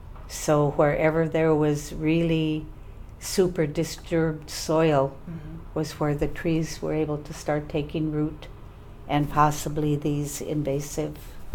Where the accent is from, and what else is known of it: Bethel, Alaska, United States; born or raised there